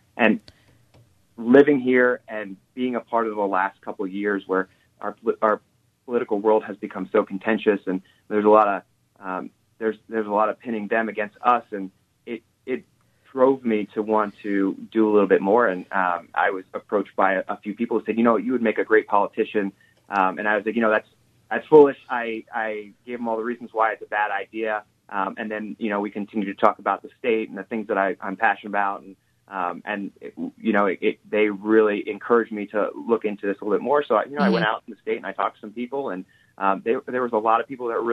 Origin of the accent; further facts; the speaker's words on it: New Jersey, United States; born there; also born or lived in West Virginia; You know, I was born in New Jersey. I lived in West Virginia. I was in the Army for a long time and moved all over the place.